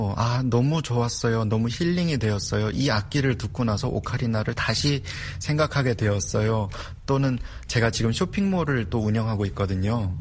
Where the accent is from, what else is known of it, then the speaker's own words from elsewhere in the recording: North Korea; 탈북민으로서 그런 책임감을 갖고 다가가야 하지 않나라는